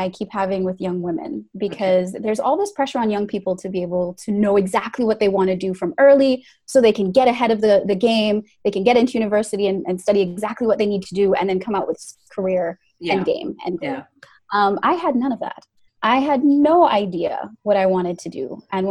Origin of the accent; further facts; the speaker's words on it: Antigua & Barbuda; My dad was actually born in England, but he moved to Antigua when he was 10. And he's been living there ever since. So I was born and raised in Antigua.